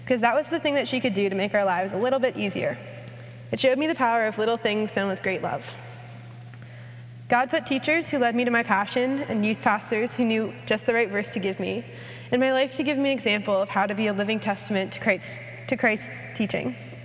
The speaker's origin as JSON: {"language": "English", "town": "University Park", "region": "Maryland", "country": "United States", "said": "As some know, I do not live in this area. I am from University Park, Maryland, about 20 minutes away on a good traffic day."}